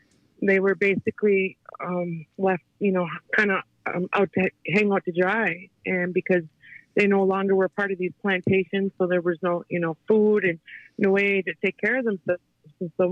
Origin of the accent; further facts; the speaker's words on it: Leech Lake, Minnesota, United States; I'm from Leech Lake. I work for Minnesota 350. I'm the Northern organizer